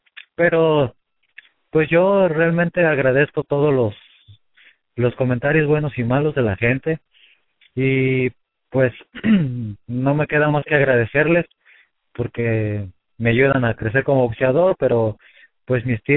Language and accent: Spanish; Mexico; como buen mexicano siempre esperamos que gane Márquez.